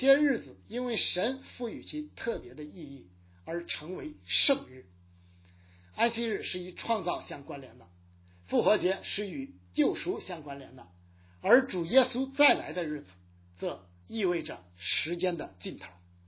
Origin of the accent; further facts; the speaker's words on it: China; 今天我们中国人的生活太过忙乱